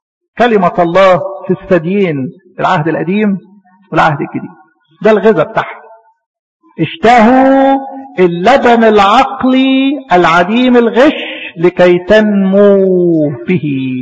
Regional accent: Egypt

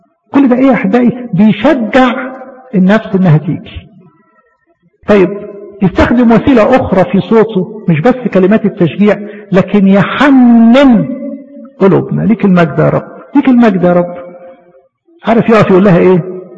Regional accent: Egypt; عندنا في مصر يروح قايم ايه عارفش انت رمله معاهم ايه مش عارف. ما ينفعش هنا.

